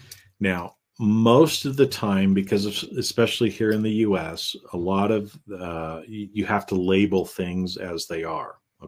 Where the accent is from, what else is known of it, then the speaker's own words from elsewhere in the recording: Idaho, United States; I love potatoes. I grew up in Idaho.